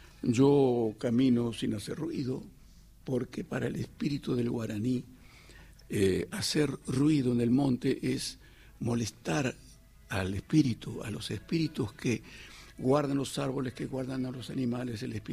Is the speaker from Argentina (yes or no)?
yes; Buenos Aires, Argentina; born there; Yo nací en Buenos Aires, pero yo no tengo nada de la actitud del porteño, pero no porque yo sea antiporteño, yo soy nacido en Buenos Aires, conozco las buenas mañas y las otras